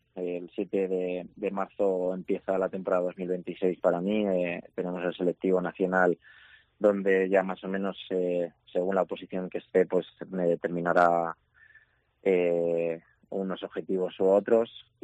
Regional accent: Zamora, Castile and León, Spain; siempre he defendido pues mi tierra, los colores de Zamora. Y bueno, sé que ya son 34 años los que tengo.

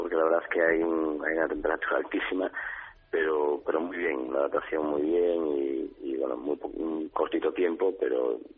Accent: Spain

